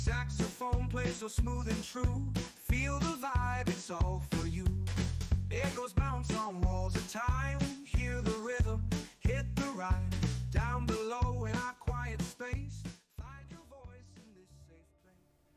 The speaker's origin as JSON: {"language": "Arabic", "country": "Morocco", "said": "واحد البلاد اللي انا بعدا فخور بها وانا مغربي وهي بلادي المغرب"}